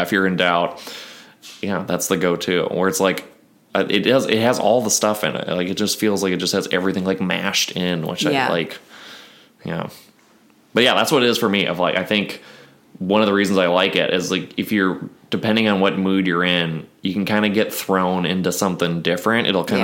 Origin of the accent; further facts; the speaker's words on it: Duluth, Minnesota, United States; Yes, from Duluth, Minnesota. So they started out there, going to college there. So I saw them a couple times when I was there